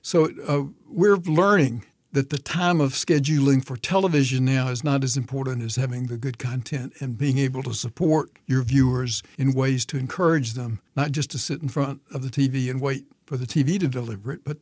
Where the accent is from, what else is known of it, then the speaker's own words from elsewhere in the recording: Davidson, North Carolina, United States; I grew up in Davidson, where another college town, and very proud of that.